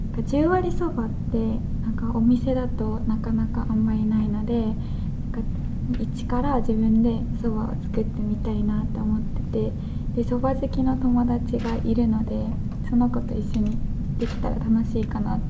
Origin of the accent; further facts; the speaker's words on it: Tokyo, Japan; 2年生で、出身は東京です。